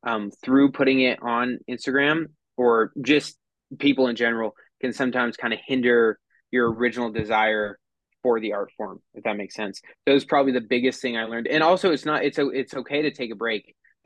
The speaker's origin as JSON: {"language": "English", "town": "London", "region": "Ontario", "country": "Canada", "said": "Now usually I just say I'm from London, Ontario."}